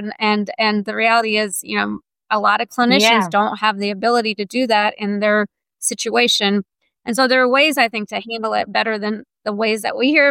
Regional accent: North Carolina, United States; I grew up in North Carolina and then I ended up, my family moved to Virginia when I was in college.

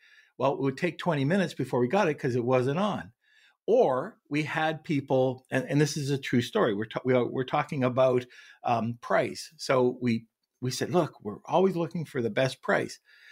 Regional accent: Montreal, Quebec, Canada; also born or lived in Kitchener, Canada; Montreal is originally home, but at that time it was Kitchener, Ontario, which is just a suburb of Toronto

